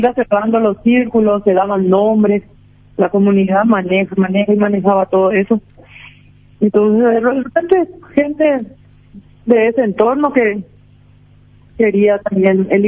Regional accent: Paraguay; Nosotros nos sentimos, nosotros somos paraguayos, ¿verdad?

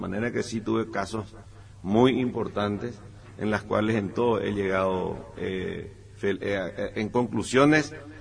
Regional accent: Paraguay; Yo soy el típico paraguayo de nivel medio

